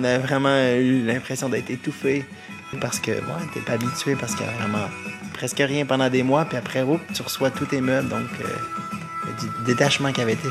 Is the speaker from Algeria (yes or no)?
no; Rimouski, Quebec, Canada; moved away as an adult; now in Switzerland; je viens du Québec, de la région de Rimouski. Je suis ici en Suisse depuis octobre 2003